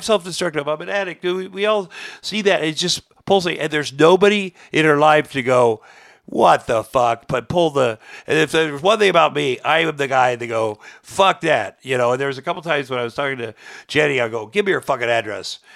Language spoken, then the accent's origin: English; Iowa, United States; you know, as a kid, I grew up in Iowa.